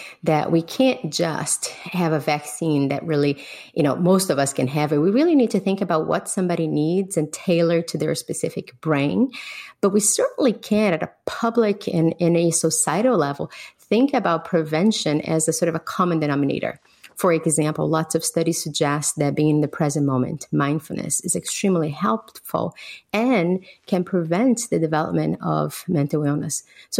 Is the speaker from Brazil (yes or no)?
yes; Brazil; I grew up in Brazil in a pretty challenging situation.